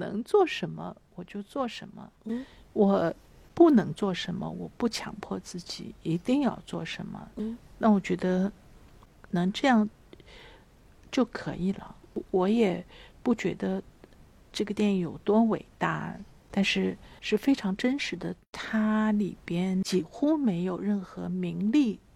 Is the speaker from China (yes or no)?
yes; China; 我的合理性是我是一个中国人